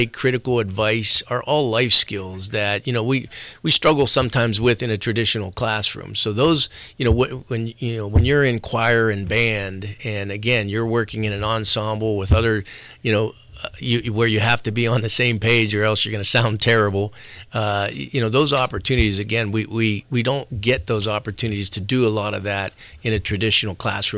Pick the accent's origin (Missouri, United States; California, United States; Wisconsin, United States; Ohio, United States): Ohio, United States; Struthers; now in Marion, United States; growing up in Youngstown and specifically Struthers